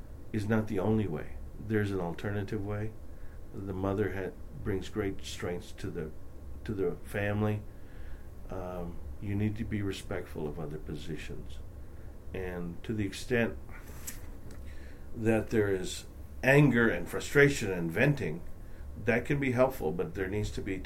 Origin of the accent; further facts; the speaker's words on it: Texas, United States; Now, because I'm Hispanic and because I'm from South Texas, you would say, you don't seem like a Tea Party person to me.